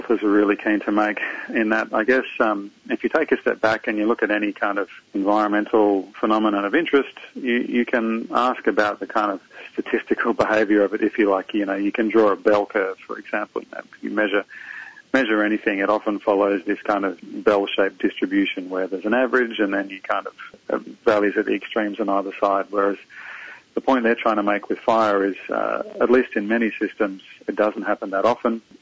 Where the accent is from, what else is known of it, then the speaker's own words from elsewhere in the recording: Victoria, Australia; My hometown, close to Melbourne, is forecast of a top temperature of 45 degrees Celsius today